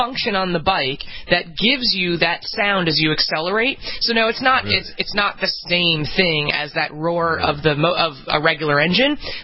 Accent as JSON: {"language": "English", "town": "New York City", "region": "New York", "country": "United States", "said": "I can tell you right now, as a New Yorker, this is only going to apply to people who live in Williamsburg, Brooklyn."}